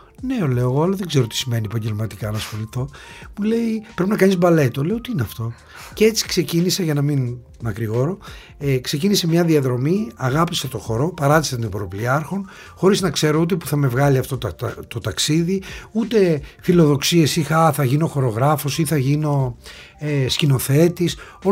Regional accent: Neochori, Western Greece, Greece; now in Athens, Greece; Νεοχώριο Μεσολογγίου. Οπότε μετά, ερχόμενος στην Αθήνα, πήγα και γράφτηκα σε μια σχολή

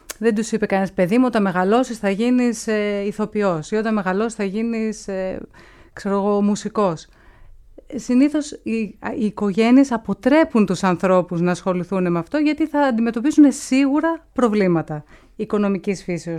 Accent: Larissa, Thessaly, Greece; now in Athens, Greece; ήρθα από τη Λάρισα για να σπουδάσω στην Πάντιο

